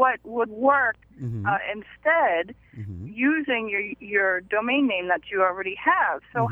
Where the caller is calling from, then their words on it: New Rochelle, New York, United States; I'm out of New Rochelle, New York.